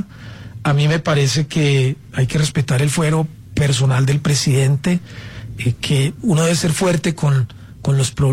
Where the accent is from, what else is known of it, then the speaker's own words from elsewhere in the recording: Colombia; y yo, pues, como colombiano siempre priorizaré mi país, la patria